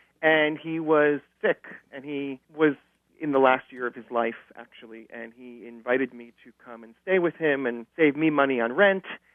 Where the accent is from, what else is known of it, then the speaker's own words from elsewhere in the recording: Point Pleasant, New Jersey, United States; I was born in New Jersey, in Point Pleasant, and I grew up wanting to be an actor